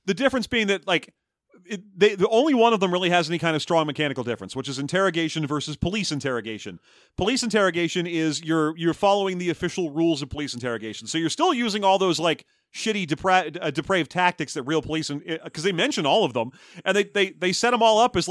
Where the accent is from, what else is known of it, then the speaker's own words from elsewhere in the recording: United States; I use Google as a verb for looking things up. I'm an American, damn it.